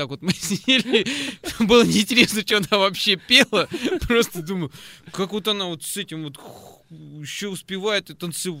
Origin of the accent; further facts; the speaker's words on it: Ivanovo, Ivanovo Oblast, Russia; а я вот из Иваново.